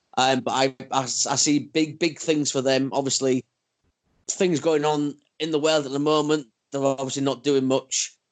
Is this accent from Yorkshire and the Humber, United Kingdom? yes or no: yes; Hull, Yorkshire and the Humber, United Kingdom; Obviously, I'm from Hull, and we have our own promotion called New Generation Wrestling.